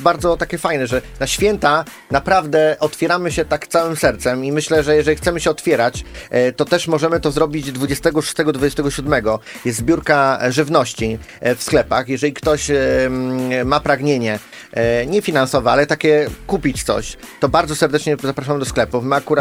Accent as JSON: {"language": "Polish", "region": "Pomeranian Voivodeship", "country": "Poland", "said": "Ja pochodzę tam z tamtych stron, to są moje strony moich dziadków, muszę się przyznać."}